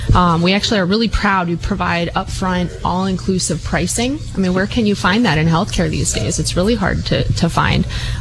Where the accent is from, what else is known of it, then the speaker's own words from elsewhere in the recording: Monterey, California, United States; So I grew up in Monterey. I've actually been in the area for a while